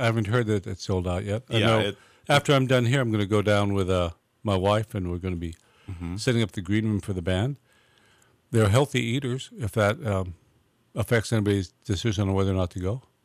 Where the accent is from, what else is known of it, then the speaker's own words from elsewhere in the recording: Hollywood, California, United States; I grew up down in Hollywood, and I was lucky enough to go see the show live on Sunset Strip back when I was 18.